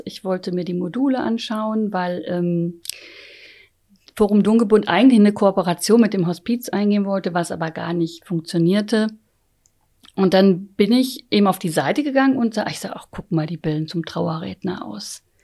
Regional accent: Iserlohn, North Rhine-Westphalia, Germany; Ich komme jetzt aus Iserlohn, und da ist eben, da ist es noch kleiner, ein bisschen familiärer in manchen Dingen.

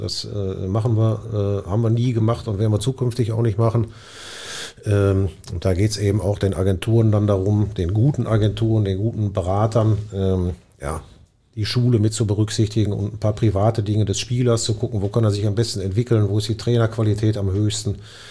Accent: Bochum, North Rhine-Westphalia, Germany; habe meine ganze Kindheit, meine fußballerische Kindheit bei Phoenix Bochum begonnen, bin hier zur Schule gegangen, habe hier studiert

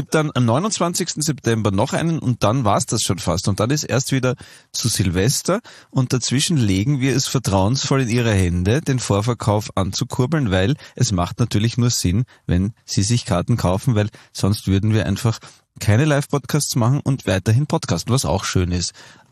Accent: Vienna, Austria; born there; Also ich bin zwar in Wien geboren

